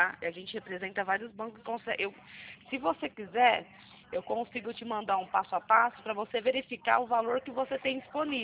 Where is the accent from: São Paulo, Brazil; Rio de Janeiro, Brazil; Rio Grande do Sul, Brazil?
São Paulo, Brazil; Atibaia; Eu sou daqui do estado de São Paulo, Atibaia, conhece?